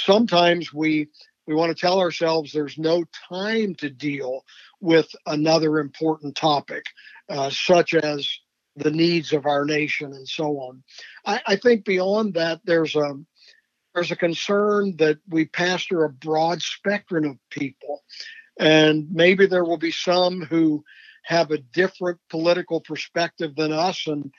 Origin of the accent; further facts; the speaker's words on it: United States; everything that is important to us as believers, as conservative American citizens, is really in jeopardy